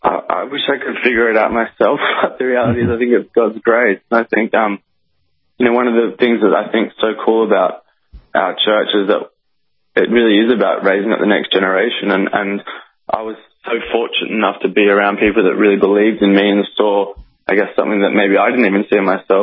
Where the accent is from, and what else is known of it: Australia